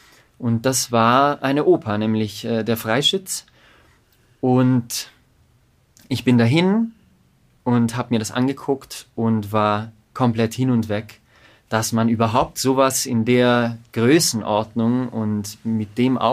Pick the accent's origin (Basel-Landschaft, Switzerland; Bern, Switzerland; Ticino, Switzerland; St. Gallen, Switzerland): Ticino, Switzerland; Lugano; now in Lucerne, Switzerland; ich komme ursprünglich aus Lugano und studiere jetzt oder habe mittlerweile 6 Jahre hier in Luzern studiert